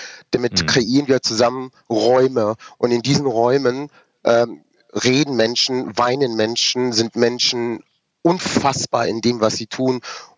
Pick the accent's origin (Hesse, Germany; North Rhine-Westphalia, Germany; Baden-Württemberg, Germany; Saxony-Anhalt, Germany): Hesse, Germany; Rüsselsheim; born there; Ich bin in Rüsselsheim geboren, weil wir damals auf dem Campingplatz leben mussten